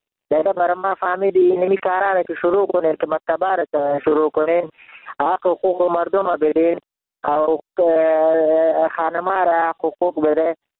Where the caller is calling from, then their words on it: Jalalabad, Nangarhar, Afghanistan; من خودم افغان هستم، من ننگرهار هستم، از شهر جلال آباد بهار.